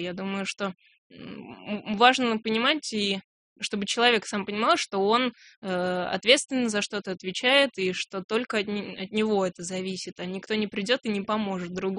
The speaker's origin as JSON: {"language": "Russian", "town": "Babruysk", "region": "Mogilev Region", "country": "Belarus", "said": "когда я рассказываю, что вот я из Бобруйска"}